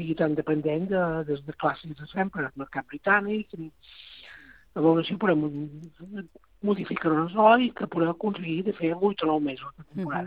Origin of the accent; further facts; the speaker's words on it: Balearic Islands, Spain; No molts, però un quants sí que, sobretot, és que hi som menorquins.